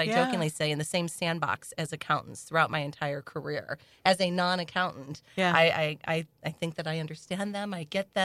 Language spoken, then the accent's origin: English; Festus, Missouri, United States; Now, I grew up in a small town south of St. Louis. I grew up in Festus.